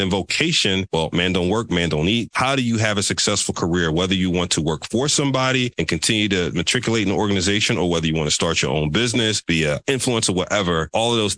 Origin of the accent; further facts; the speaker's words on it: Philadelphia, Pennsylvania, United States; born and raised in Philly, one of the rougher sides of Philly